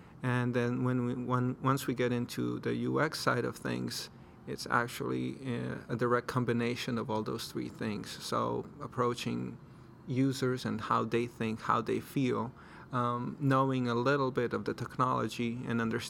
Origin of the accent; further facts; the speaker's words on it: Croatia; So I was born in Europe, in Croatia, and grew up, I guess, in a little bit of a dual interest childhood